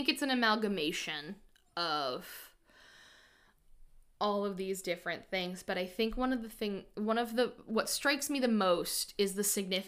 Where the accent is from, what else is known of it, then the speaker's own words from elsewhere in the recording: Ireland; So as an Irish, a very witchy Irish girl, I'm like, yes, absolutely.